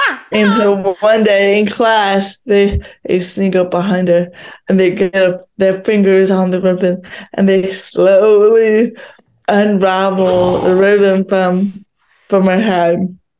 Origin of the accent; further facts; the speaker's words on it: Paris, Île-de-France, France; Actually, I'm from Paris.